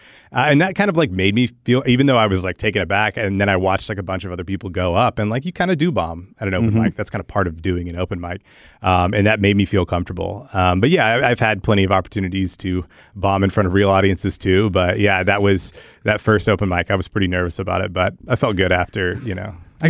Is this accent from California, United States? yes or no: no; Tyler, Texas, United States; but I'm from Tyler. I grew up in Tyler, Texas.